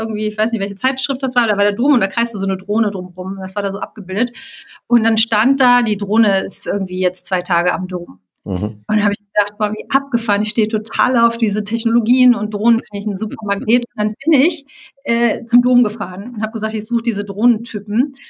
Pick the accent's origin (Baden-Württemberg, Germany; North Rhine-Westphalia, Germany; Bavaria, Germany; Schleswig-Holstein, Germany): North Rhine-Westphalia, Germany; Cologne; born there; Ich bin geborene Kölnerin.